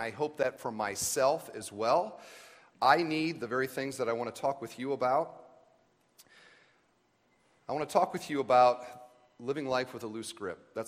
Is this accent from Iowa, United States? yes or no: yes; Cedar Falls, Iowa, United States; I grew up in Iowa. I grew up in Cedar Falls. And we would come to this camp for teen events, and I came to youth camp and different things through the years